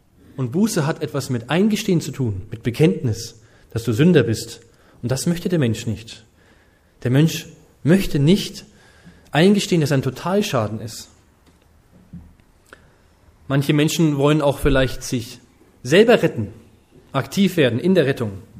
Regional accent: Bamberg, Bavaria, Germany; ich komme ja aus einem ganz katholischen Eck, das sind ja Erzbistum bei uns in Bamberg

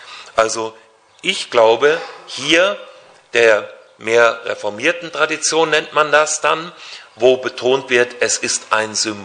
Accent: Hesse, Germany; nicht weit weg von meinem Heimatort, wo ich groß geworden bin, getroffen, in Marburg an der Lahn.

